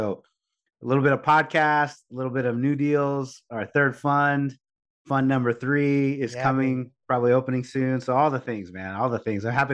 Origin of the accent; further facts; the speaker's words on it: Corpus Christi, Texas, United States; now in San Antonio, United States; And I grew up in Corpus Christi, which is down by the beach, 2 hours south. My dad moved. He was a transplant. He moved from San Antonio to Corpus. So I grew up in beach town.